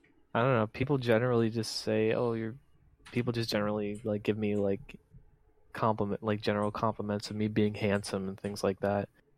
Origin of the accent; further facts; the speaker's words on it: Sarasota, Florida, United States; also born or lived in Duluth, Minnesota; I actually used to live in Minnesota when I was young. I was born in Sarasota, Florida, but my parents found work up in Minnesota. So we lived up there in Duluth for like 7 years